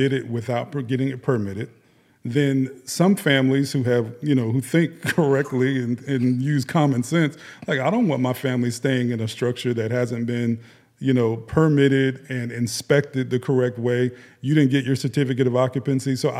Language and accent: English; Miami, Florida, United States; I'm from Miami, Florida, and we have seen so many people.